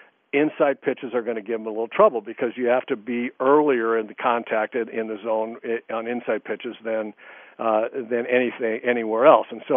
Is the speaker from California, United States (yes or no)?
yes; California, United States; We're both from Southern California